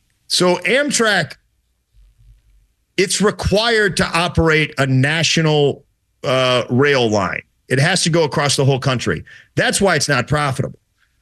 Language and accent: English; St. Louis, Missouri, United States; I grew up in St. Louis and Anheuser-Busch Brewery is here.